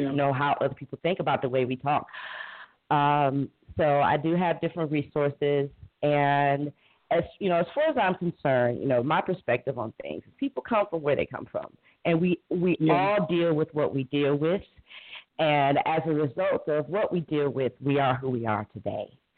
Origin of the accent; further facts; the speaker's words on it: Cleveland, Ohio, United States; I was living, born and raised in Cleveland's 5th District. So this is my neighborhood.